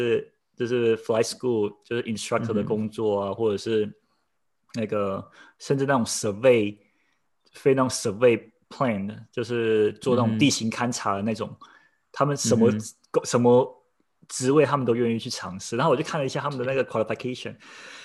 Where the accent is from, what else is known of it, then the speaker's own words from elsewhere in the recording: Taiwan; 我们台湾人最会的，你看美国人，我真的觉得这次疫情让我深深觉得台湾人做的很多事情都是超前部署，现在美国人都在跟随台湾的脚步这样子，